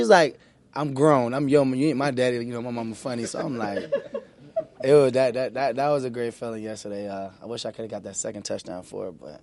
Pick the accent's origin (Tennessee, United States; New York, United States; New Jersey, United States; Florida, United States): Florida, United States; Sanford; We're from Sanford, Florida.